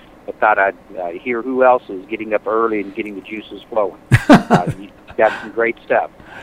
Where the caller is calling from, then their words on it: Missouri, United States; I'm calling from Southwest Missouri.